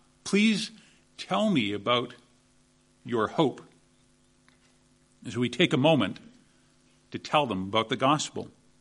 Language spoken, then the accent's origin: English; Canada; In my home country of Canada